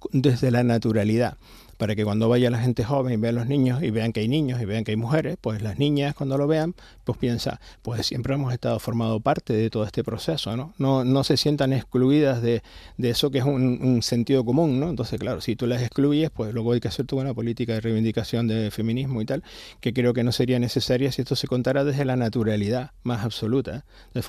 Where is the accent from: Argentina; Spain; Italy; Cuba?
Spain; Canary Islands; y toda esa mezcla somos los canarios actuales.